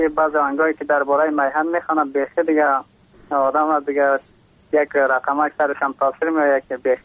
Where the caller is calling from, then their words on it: Takhar, Afghanistan; از باستان تخار